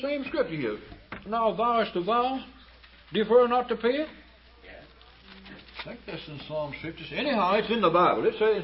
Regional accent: Oklahoma, United States; We grew up together back in Oklahoma.

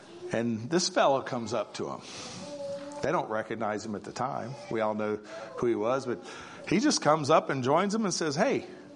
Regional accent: Missouri, United States; born there; I was born in Missouri and it's called the Show Me State.

